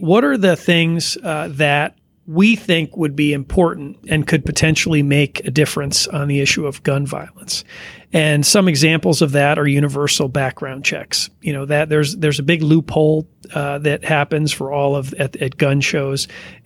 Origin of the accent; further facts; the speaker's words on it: Connecticut, United States; So I grew up in Connecticut, and first exposure to firearms was in Boy Scout camp when I was about 12 years old